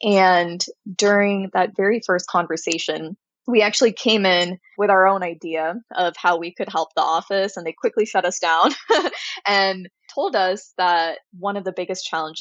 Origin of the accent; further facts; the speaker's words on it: Irvine, California, United States; also born or lived in Chicago; I grew up in Irvine, California, which is a lovely little suburb in Southern California.